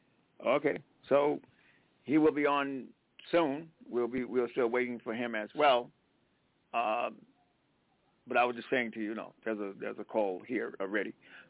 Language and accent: English; South Carolina, United States; Y'all know I'm from South Carolina. I ain't got it together yet.